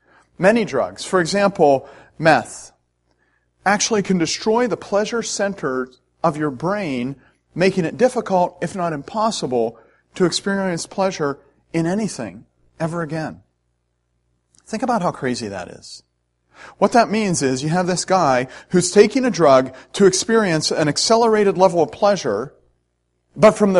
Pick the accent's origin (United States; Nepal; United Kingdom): United Kingdom; Scotland; I'm a Scotsman, so I miss free television.